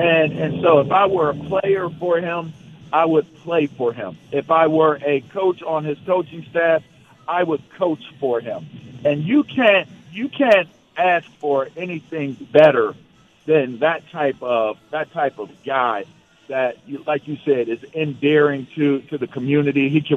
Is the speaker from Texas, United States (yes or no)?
no; Pittsburgh, Pennsylvania, United States; I'm from Pittsburgh, so I naturally hate the Raiders and the Cowboys.